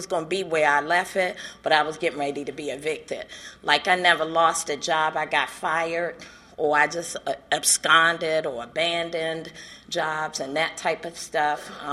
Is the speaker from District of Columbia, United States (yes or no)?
yes; Washington, District of Columbia, United States; I'm from Washington, D.C., and I was a bum, a using, homeless, pissy, using bum.